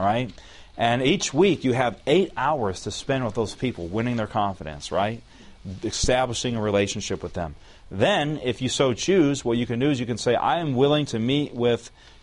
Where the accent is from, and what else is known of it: Alabama, United States